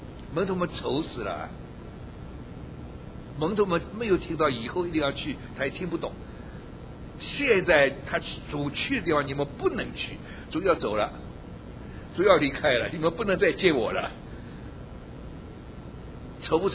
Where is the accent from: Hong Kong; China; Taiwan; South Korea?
Taiwan; now in United States; 这个我从台湾来，台湾那个买药很方便的